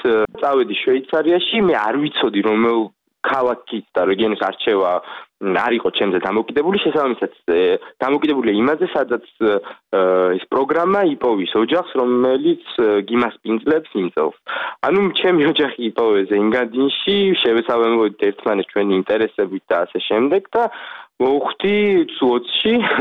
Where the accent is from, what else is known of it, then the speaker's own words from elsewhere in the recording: Kakheti, Georgia; now in France; მე წარმოშობით კახელი ვარ